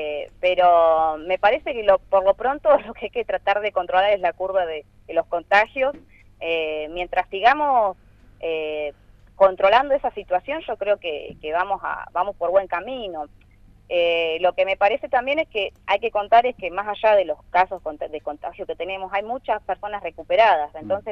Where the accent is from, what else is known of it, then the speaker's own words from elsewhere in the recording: Villalonga, Buenos Aires Province, Argentina; yo no vivo en Villalonga, soy de Villalonga, pero en este momento no estoy viviendo allá. Pero te puedo contar porque tengo a toda mi familia en el pueblo.